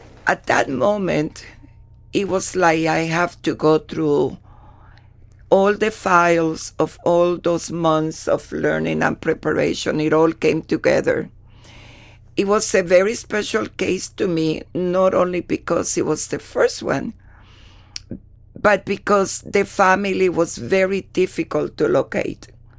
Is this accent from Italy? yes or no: no; Puerto Rico; now in Toledo, United States; when I came to Toledo from Puerto Rico